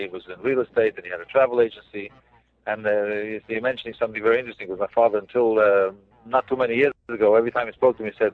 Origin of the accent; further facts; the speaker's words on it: New York City, New York, United States; I grew up, I'll tell you where we grew up. I was born on the East Side, the Lower East Side, on East Broadway.